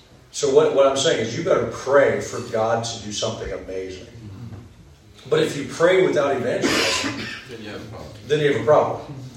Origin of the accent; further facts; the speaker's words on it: United States; certainly as an American, especially in America